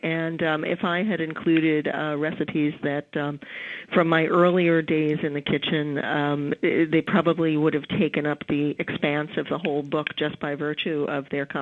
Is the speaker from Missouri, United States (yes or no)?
no; New York City, New York, United States; I'm a New Yorker. I come from Manhattan, and I grew up at a time in Manhattan where food was always tall.